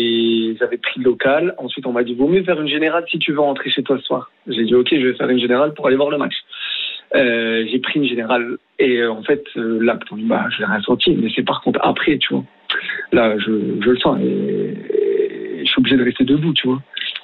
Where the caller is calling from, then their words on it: Dunkirk, Hauts-de-France, France; de Dunkerque, vous m'avez accueilli